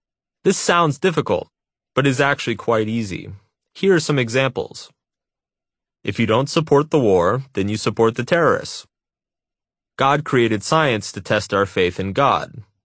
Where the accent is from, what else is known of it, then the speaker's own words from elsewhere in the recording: Texas, United States; Growing up in Texas, Jesus and football were the only gods that mattered.